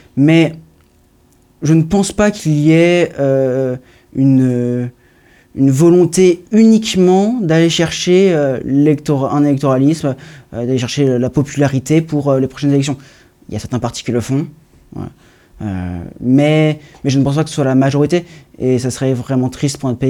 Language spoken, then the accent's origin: French; France; En tant que bon Français, on a toujours ce complexe d'infériorité